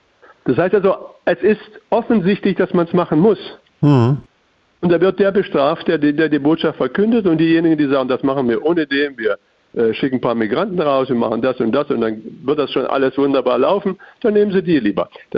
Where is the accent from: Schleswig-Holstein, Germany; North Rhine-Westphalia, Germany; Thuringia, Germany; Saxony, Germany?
Thuringia, Germany; Als Thüringer muss man ihn ja verfolgen